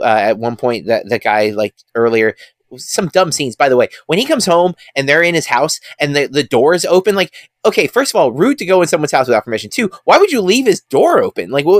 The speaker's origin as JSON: {"language": "English", "region": "Southern United States", "country": "United States", "said": "What do you know about that, Mr. Europe? I'm from the South."}